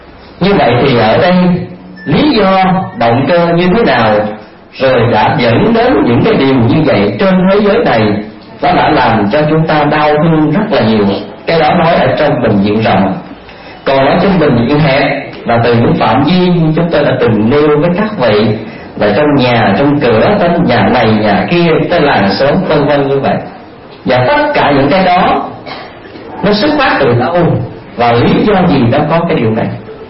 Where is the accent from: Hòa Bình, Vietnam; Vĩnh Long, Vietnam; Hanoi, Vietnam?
Vĩnh Long, Vietnam; đại quê tôi đại Vĩnh Long à, chính tỉnh miền Tây rồi nhớ đồng bằng sông Cửu Long.